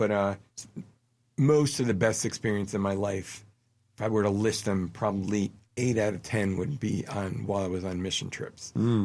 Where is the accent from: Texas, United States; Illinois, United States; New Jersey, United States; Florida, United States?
New Jersey, United States; also born or lived in Pittsburgh; Man, I grew up as a lost unchurched kid in New Jersey, and when I went to university, I became a pharmacist in Pittsburgh, so that's where I went to school at, Duquesne Univer